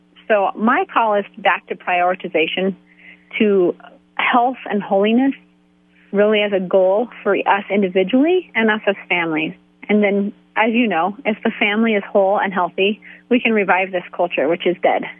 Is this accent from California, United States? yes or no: no; Colorado, United States; I'm a cradle Catholic. I've been born and raised in Colorado. I'm the fourth generation Colorado.